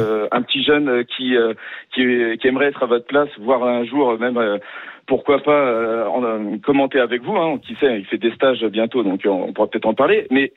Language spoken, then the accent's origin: French; Monaco; Je suis monégasque.